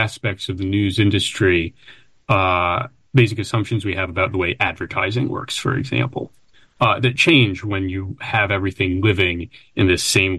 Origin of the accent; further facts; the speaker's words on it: Maryland, United States; So I'm from Maryland